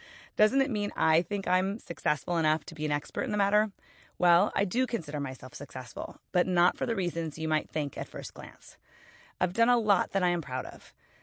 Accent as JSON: {"language": "English", "country": "United States", "tie": "born there", "said": "I was born in the United States, where education is widely available to both genders."}